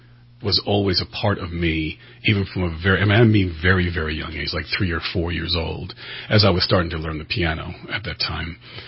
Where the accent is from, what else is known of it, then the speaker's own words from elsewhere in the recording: St. Paul, Minnesota, United States; Well, I was born and raised in Minneapolis, well, actually St. Paul, Minnesota.